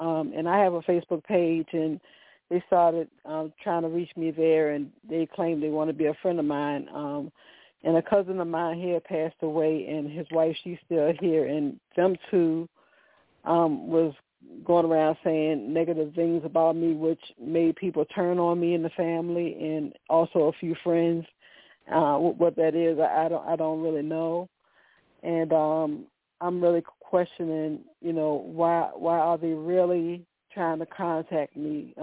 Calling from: Virginia, United States; I'm calling from Virginia.

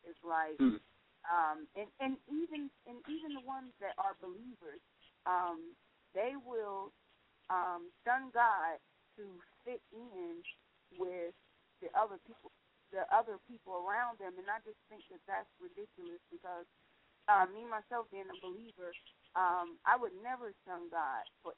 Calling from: Kentucky, United States; I'm calling from Northern Kentucky, and I found out about the show actually through a friend.

